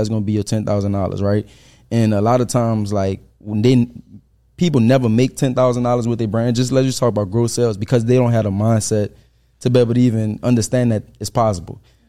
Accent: New Orleans, Louisiana, United States; I'm from New Orleans, I'm from the Seven Ward, we come from nothing.

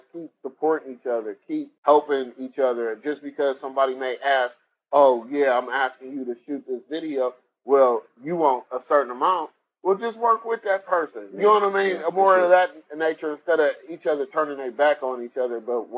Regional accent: Cleveland, Ohio, United States; Like, if you go to my hometown, Cleveland, you got barbecue spot restaurant all over the place.

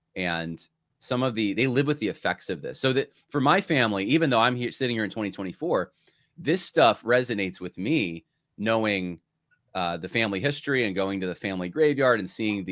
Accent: New York, United States; You know, I grew up in New York, so I would be like, man, you haven't even, you don't know what you're talking about, man.

